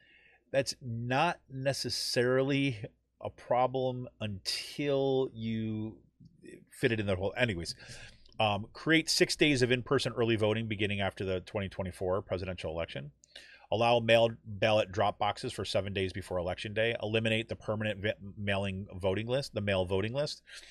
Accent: United States; But, you know, I'm an American. I'm going to vote.

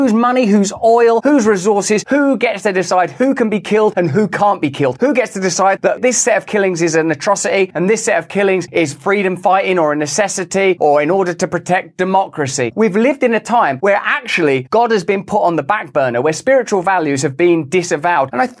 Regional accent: United Kingdom; I'm British. We've gone around the world murdering people, committing atrocities for hundreds of years in order to establish the British Empire.

